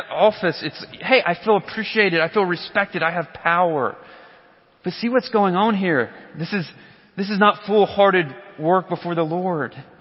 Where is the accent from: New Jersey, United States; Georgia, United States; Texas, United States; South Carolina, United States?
Georgia, United States; My good friend's from West Virginia, and I'm from South Georgia. It's pretty much the bottom of the barrel educationally, okay?